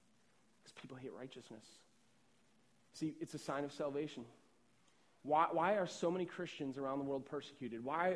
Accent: Northeast, United States; I know where we're from, up in the Northeast. I mean, it is like Roman Catholic country. I mean, we're Irish.

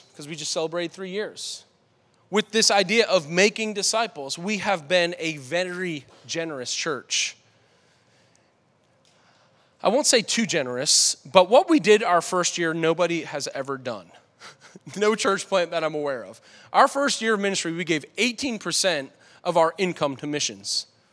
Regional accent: Boston, Massachusetts, United States; I'm a pastor, okay? But I'm good on stage, but I'm very Bostonian, okay?

